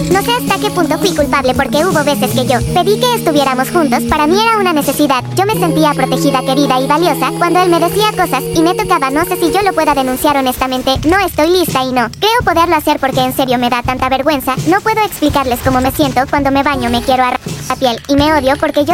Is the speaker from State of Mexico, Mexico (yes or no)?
no; Chihuahua, Mexico; a mis 28 años de edad ya es necesario decir. Y debo decirles que ya no puedo más. Yo soy de Chihuahua, de un pueblo pequeño en la sierra. Desde pequeña vivía en la casa de mis abuelos